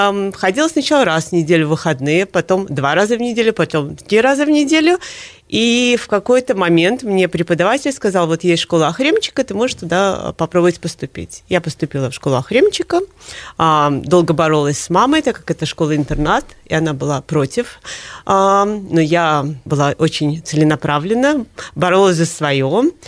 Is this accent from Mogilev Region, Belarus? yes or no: no; Minsk, Belarus; moved away as an adult; now in New York, United States; Я родилась в Минске. В 72-м году и закончила здесь школу имени Ахремчика. И в 93-м году переехала в Нью-Йорк и с тех пор там живу.